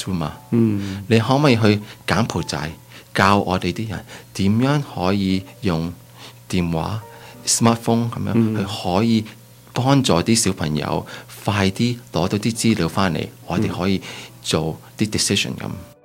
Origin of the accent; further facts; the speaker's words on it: Canada; 我喺加拿大长大，我读书就去咗 Waterloo 读到电脑，